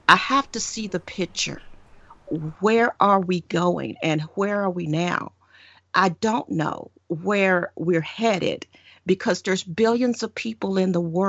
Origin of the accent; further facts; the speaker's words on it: the South, United States; People in the North don't see that, but we in the South do see it.